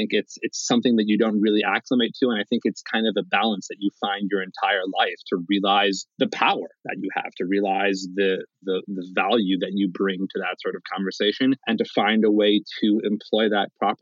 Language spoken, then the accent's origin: English; Utah, United States; I grew up here in Utah. The first glory days of the Utah Jazz, I was like seven, those two finals runs.